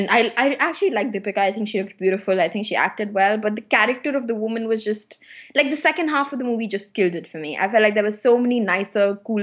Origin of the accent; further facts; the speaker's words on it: India; those kind of decisions that we make as adults, as Indian women and men, adults, are not really shown in movies.